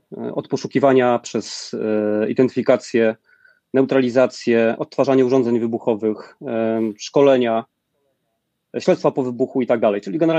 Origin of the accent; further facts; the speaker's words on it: Subcarpathian Voivodeship, Poland; Ja pochodzę z Podkarpacia, z takiej bardzo małej miejscowości.